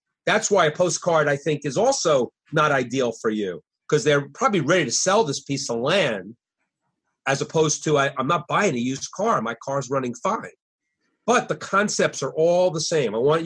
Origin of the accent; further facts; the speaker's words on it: New York, United States; So anyway, I'm being very sarcastic. I'm from New York.